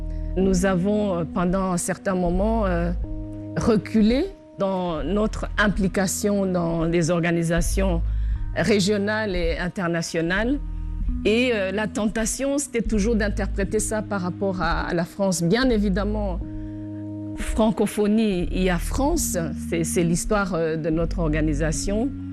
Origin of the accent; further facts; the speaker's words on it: Rwanda; first language Kinyarwanda; French is a second language; le Rwanda, on est membres fondateurs, on est le français au-delà de la langue rwandaise, notre langue maternelle, le Kinyarwanda, c'est la langue étrangère la plus parlée